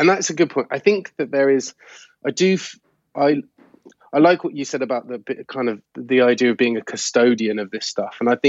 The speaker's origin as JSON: {"language": "English", "region": "South West England", "country": "United Kingdom", "tie": "born or raised there", "said": "so I grew up in Gloucestershire"}